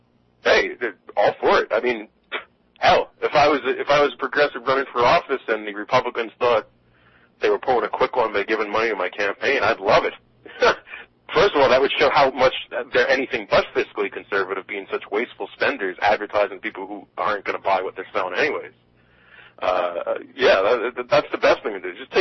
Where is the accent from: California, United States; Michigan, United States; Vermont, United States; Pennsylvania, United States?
Pennsylvania, United States; because I'm from Pennsylvania